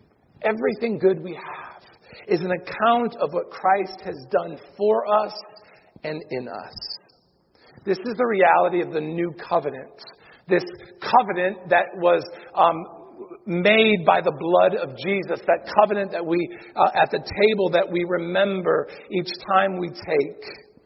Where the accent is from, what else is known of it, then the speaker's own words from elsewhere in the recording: United States; I live in Jacksonville. I'm an American.